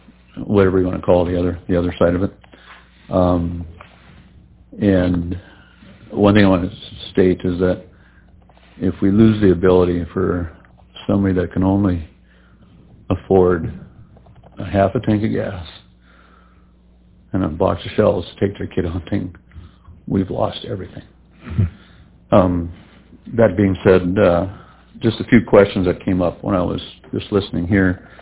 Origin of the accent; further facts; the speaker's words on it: Wahpeton, North Dakota, United States; from Wahpeton, North Dakota.